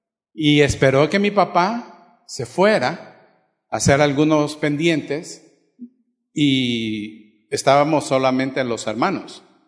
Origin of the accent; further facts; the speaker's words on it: Tegucigalpa, Francisco Morazán, Honduras; born there; Ok, yo nací en Tegucigalpa.